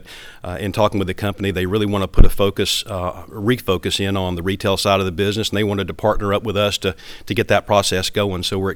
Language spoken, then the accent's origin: English; Naples, Florida, United States; I guess we're kind of used to it since we're from Naples